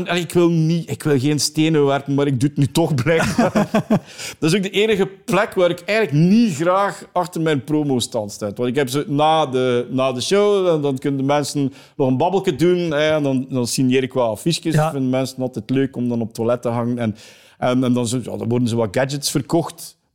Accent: East Flanders, Belgium; ik ben een Oost-Vlaming, dus West-Vlaanderen en Oost-Vlaanderen is eigenlijk gewoon mijn grootste speelvijver. Ook gewoon omdat mijn accent het nauwste aansluit. Mm-hmm. Van Oost-Vlaanderen, uiteraard, maar ook bij West-Vlamingen en zo.

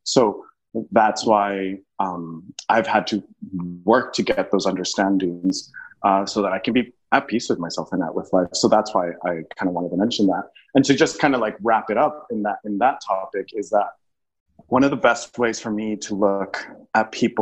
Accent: El Paso, Texas, United States; Well, so El Paso is a really interesting place because it's right on the border with Mexico

